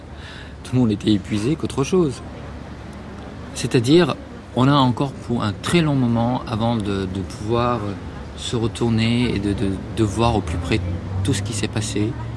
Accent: Beirut, Beirut Governorate, Lebanon; moved away as an adult; now in Paris, France; Même si je suis pas né ici, mais j'ai quitté Beyrouth à un moment donné pour soi-disant faire mes études, continuer mes études à Paris.

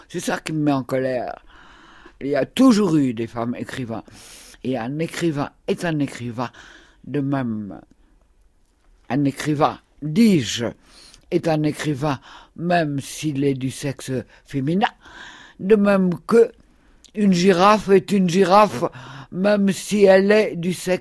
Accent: Morlaix, Brittany, France; Parce que on va tourner à Morlaix, ma ville natale.

